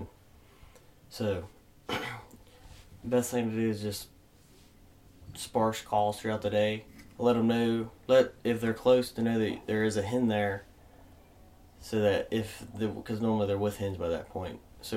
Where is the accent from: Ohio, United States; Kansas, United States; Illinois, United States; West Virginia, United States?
West Virginia, United States; Ravenswood; from Ravenswood, West Virginia. I'm 20 years old, and we're in my lathe shop.